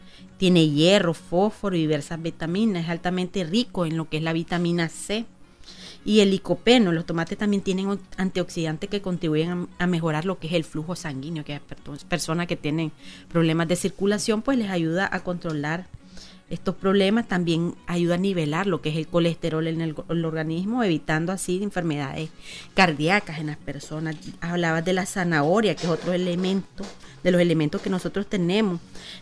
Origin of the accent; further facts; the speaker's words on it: Nicaragua; Como nicaragüenses no nos puede faltar el tomate